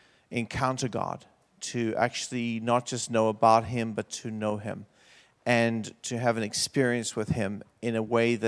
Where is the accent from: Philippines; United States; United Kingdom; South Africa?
South Africa; I just know I grew up in South Africa.